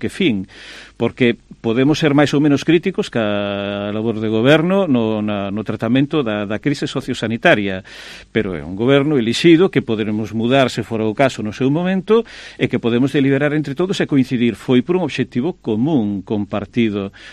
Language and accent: Galician; Galicia, Spain; Na miña terra de orixe, na comarca Bergantiñá, hai moitísimo a tradición das regueifas, os regueifeiros.